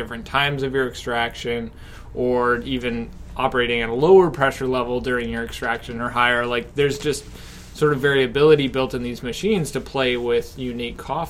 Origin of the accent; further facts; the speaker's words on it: Texas, United States; So I'm from Texas originally, and in Texas you shoot birds.